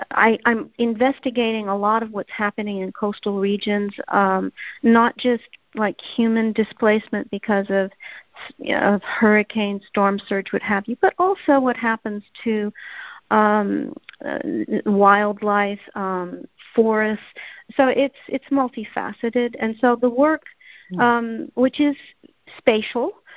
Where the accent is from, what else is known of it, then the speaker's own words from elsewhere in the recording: Canada; I'm Canadian, and I'm from a family that is both science and art